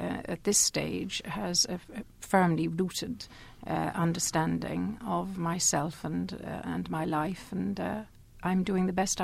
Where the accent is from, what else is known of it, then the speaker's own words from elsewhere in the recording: Ireland; moved away; I am an exile in a sense from Ireland.